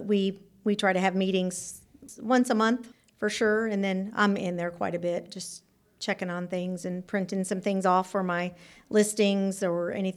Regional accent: Stone Mountain, Georgia, United States; also born or lived in Chicago; I was born in Stone Mountain. I was born in Chicago, right. Illinois, and then we moved to Stone Mountain, and I was raised there.

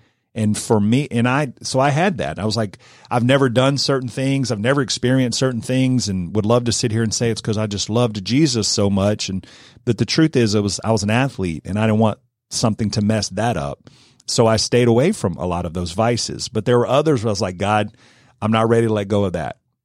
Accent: Marietta, Georgia, United States; now in Cartersville, United States; Even though I grew up in Marietta, I was kind of an East Cobb snob.

